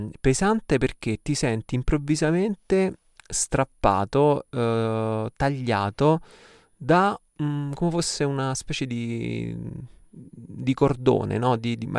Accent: Rome, Lazio, Italy; miei nonni, sono siciliani, però mio nonno è venuto a Roma, io sono nato e cresciuto a Roma

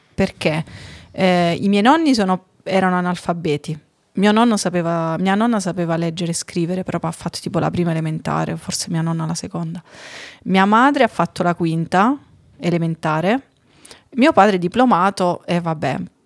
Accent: Basilicata, Italy; vengo da Basilicata, così è.

